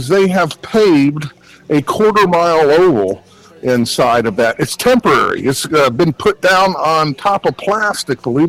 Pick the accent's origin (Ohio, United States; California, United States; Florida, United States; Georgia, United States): Florida, United States; born there; Well, I was born in Florida, so yeah.